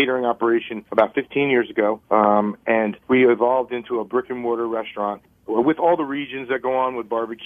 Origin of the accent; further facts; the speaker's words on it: New Jersey, United States; We consider ourselves Yankee barbecue because I am from New Jersey and our influences are from here.